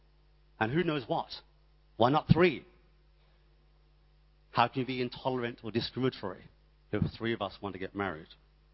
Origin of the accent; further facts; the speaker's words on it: Australia; I'm Australian. I'm a Westerner. I'm a Western person.